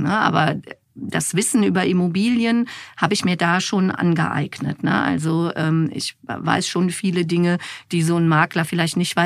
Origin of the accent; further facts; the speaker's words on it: Langenfeld, North Rhine-Westphalia, Germany; born there; ich bin im Rheinland in Langenfeld geboren. im Jahre 1969, also ich stehe dazu, ich werde dieses Jahr 55